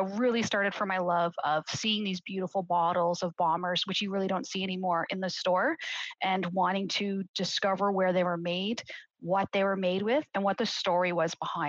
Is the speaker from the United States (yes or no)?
no; the Maritimes, Canada; I grew up in the Maritimes